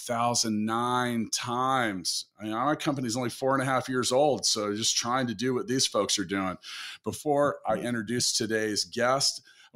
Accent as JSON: {"language": "English", "town": "Overland Park", "region": "Kansas", "country": "United States", "tie": "born or raised there", "said": "Straight out of my hometown of Kansas City, more specifically Overland Park, Kansas."}